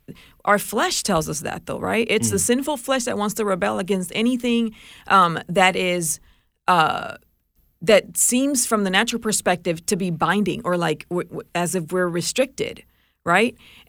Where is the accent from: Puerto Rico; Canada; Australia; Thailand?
Puerto Rico; I grew up in Puerto Rico.